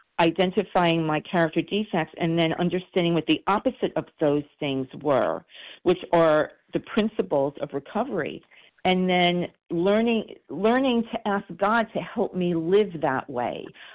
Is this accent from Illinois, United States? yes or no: no; New York, United States; I'm from New York